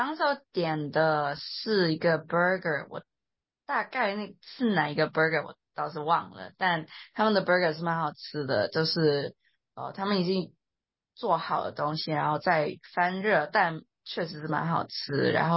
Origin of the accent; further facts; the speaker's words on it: Hong Kong; 然后我也是香港来的，所以中文有点还是有点口音